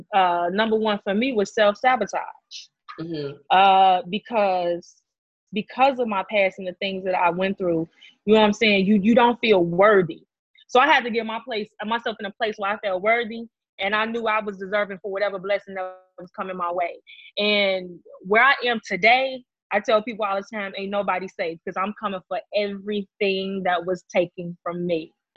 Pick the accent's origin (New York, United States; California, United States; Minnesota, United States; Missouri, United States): California, United States; Inglewood; Yeah, because I'm from Inglewood.